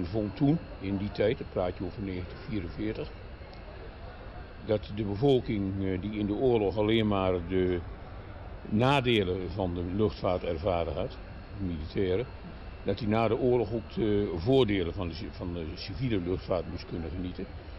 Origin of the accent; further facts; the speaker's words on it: Eindhoven, North Brabant, Netherlands; Je kunt bijvoorbeeld van Eindhoven, waar ik vandaan kom, naar Düsseldorf, dat gaat.